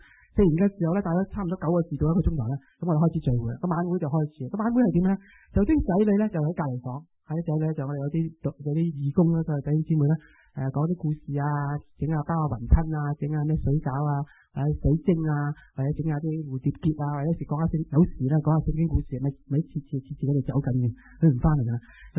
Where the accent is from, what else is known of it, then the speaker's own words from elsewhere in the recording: China; 我哋中国人咧最中意啊饮饮食食噶嘛